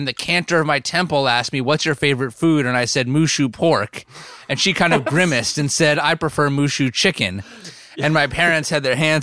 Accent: New Jersey, United States; originally hailing from the great state of New Jersey, my home state as well

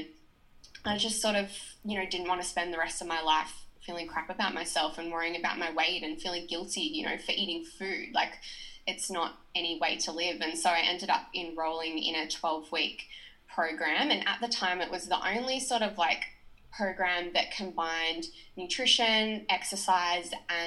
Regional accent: New South Wales, Australia; also born or lived in Brisbane; I was living in Brisbane, but I'm not from Brisbane. So I grew up on the central coast of New South Wales. So it's sort of smack bang in the middle of Sydney and Newcastle.

